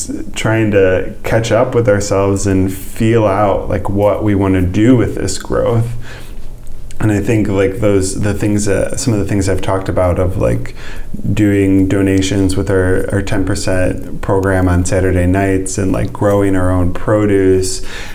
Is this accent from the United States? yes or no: yes; Michigan, United States; now in Ann Arbor, United States; I grew up in Michigan. I grew up on the other side of the state in southwestern Michigan and moved to town a little over a decade ago.